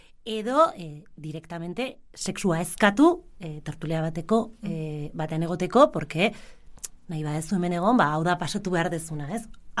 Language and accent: Basque; Vitoria-Gasteiz, Basque Country, Spain; born there; Bai, jaiotzez gasteiztarra, urteak eman ditut kanpoan, baina hemen nabil gain.